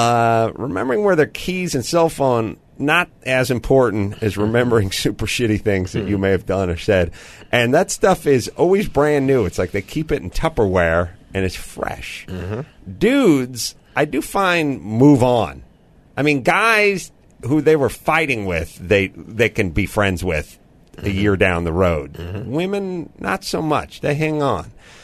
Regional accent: North Hollywood, California, United States; Because I'm from North Hollywood.

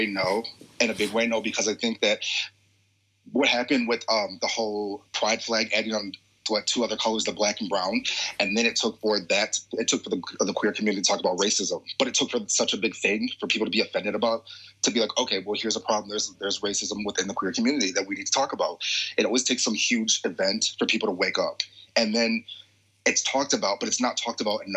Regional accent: United States; being an American citizen in a different country with what's happening in my country

